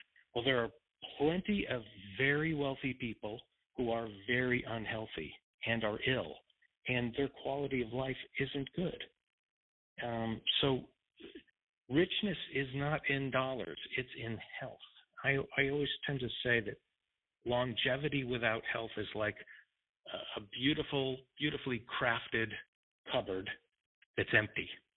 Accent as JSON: {"language": "English", "region": "New England", "country": "United States", "tie": "born or raised there", "lives_now": "La Quinta, United States", "said": "I grew up in New England where it's still snowing. Although I live in La Quinta, California now in the nice weather in the desert."}